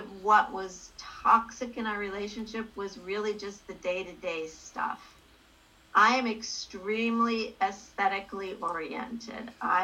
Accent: United States; And my husband is from Germany, and I'm American

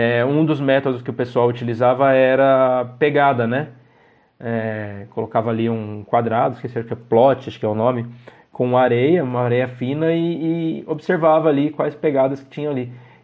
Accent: São Carlos, São Paulo, Brazil; a gente fazia bastante coleta em áreas, né, nativas aqui de São Carlos, a gente é do interior de São Paulo também

